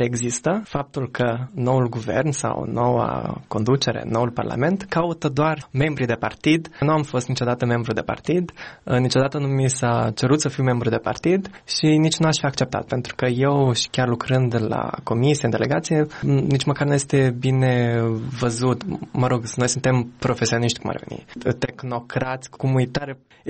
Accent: Chișinău, Moldova; moved away; în 2010 am plecat din Chișinău, trăind acolo. Oricum, eu am fost foarte atașat de țară, în primul rând pentru că familia mea este aici.

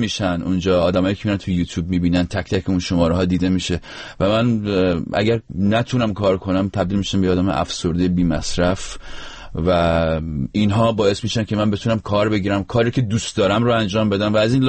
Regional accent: Rasht, Gilan, Iran

